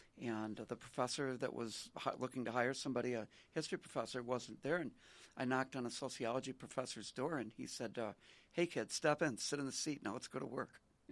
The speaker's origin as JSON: {"language": "English", "town": "Marshfield", "region": "Wisconsin", "country": "United States", "tie": "born or raised there", "said": "back in my hometown in Marshfield, Wisconsin"}